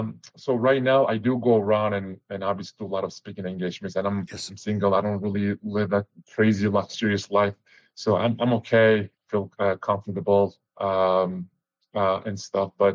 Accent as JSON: {"language": "English", "country": "Turkey", "tie": "born or raised there", "said": "I grew up in Turkey under a dictatorship."}